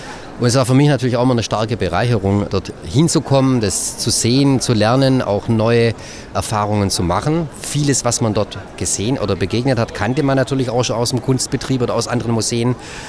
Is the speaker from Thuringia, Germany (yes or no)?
no; Göppingen, Baden-Württemberg, Germany; ich komme aus Göppingen.